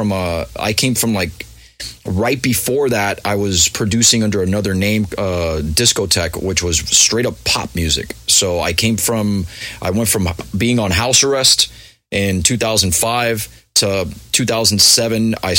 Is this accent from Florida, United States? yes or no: yes; Miami, Florida, United States; And I'm like, yeah, dude, I'm … I'm from here. I'm from Miami.